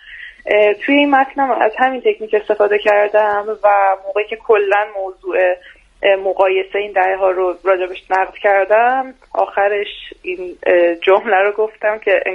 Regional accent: Lavasan, Tehran Province, Iran; اهل منطقه اطراف لواسان.

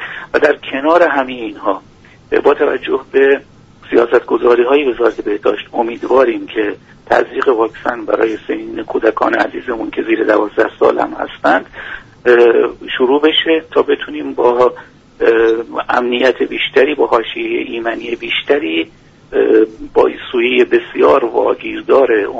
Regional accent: Iran; دست همه این بزرگان رو من به عنوان یک ایرانی میبوسم.

